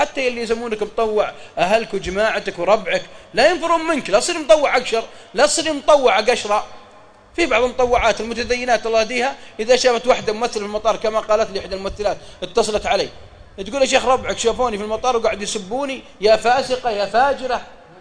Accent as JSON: {"language": "Arabic", "town": "Mecca", "region": "Makkah Province", "country": "Saudi Arabia", "said": "انا وانا من اهل مكه اعرف برا مكه حوالي 4 كيلو محطه على اليمين"}